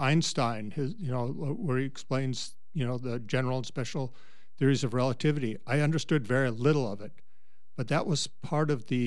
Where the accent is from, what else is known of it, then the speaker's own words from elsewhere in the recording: Frazee, Minnesota, United States; Well, at 18, I was graduating from Frazee High School, Frazee, Minnesota. It's up near Detroit Lakes on the road to Fargo.